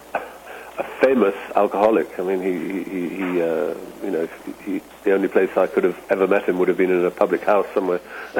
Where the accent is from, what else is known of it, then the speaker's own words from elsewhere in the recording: London, United Kingdom; Yes, I grew up in London, and you know, I still have family there. I have two sons living in London